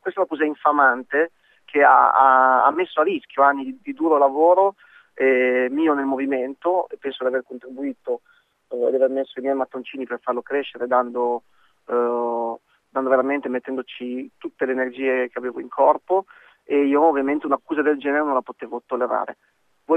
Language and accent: Italian; Bologna, Emilia-Romagna, Italy; Fare la tappa a Bologna, poi per me che sono di Bologna, è veramente sempre un grande piacere.